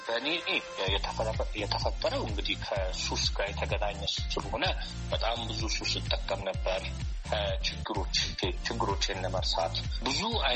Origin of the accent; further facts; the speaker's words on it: Addis Ababa, Ethiopia; born there; የተወለድኩት በአዲስ አበባ ነው። ሃይስኩልም መጀመሪያ ሊሴ ገብረ ማርያም የፈረንሳይ ትምህርት ቤት ተማርኩት።